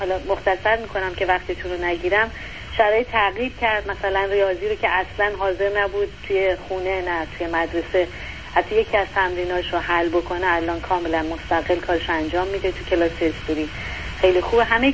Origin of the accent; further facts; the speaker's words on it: Iran; now in United States; ما 3.5 سال از ایران اومدیم، یعنی وارد امریکا شدیم، 4.5 سال که از ایران خارج شدیم، 2.5 سال توی سیاتل زندگی کردیم.